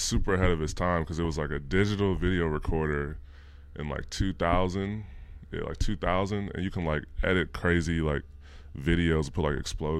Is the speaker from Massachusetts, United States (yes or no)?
no; Bellwood, Illinois, United States; now in Los Angeles, United States; West burbs. So like Bellwood, Maywood area.